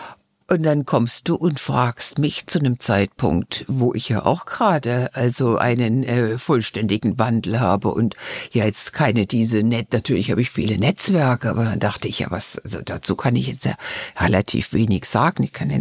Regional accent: East Germany, Germany; ich bin aus dem Osten, ich bin es gewöhnt, wirklich nicht von Transfers zu leben, sondern durch meine eigene Arbeit.

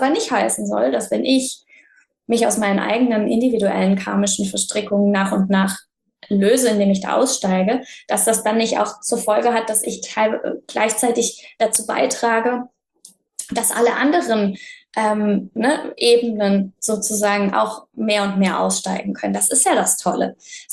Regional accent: Germany; So, und jetzt sind wir aber auch beide in Deutschland groß geworden. Also wir sind auch eingebettet in ein deutsches Karma.

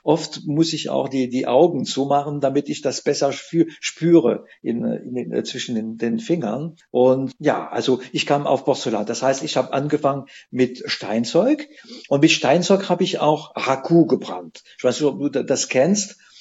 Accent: Atlantic coast, France; German is a second language; moved away; Ich hatte einen Freund in Frankreich, ich komme aus der Atlantikküste

